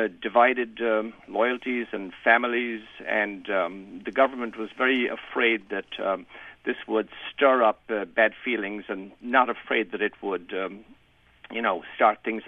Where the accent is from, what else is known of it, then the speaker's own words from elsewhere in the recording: Ireland; moved away; I grew up in Ireland in the late 40s and early 50s. I came to this country in 63.